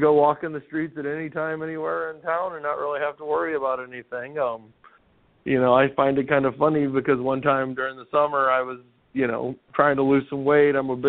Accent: Waterloo, Illinois, United States; now in Red Bud, United States; I grew up in Waterloo, Illinois, which kind of grew bigger, so it kind of lost its small town charm. And then I moved down to Redbud, and I just really love it.

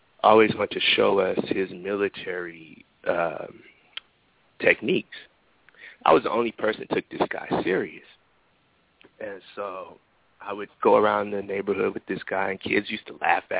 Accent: Los Angeles, California, United States; And so that was when I grew up in South Central. And so this was my first experience of a drive-by shooting.

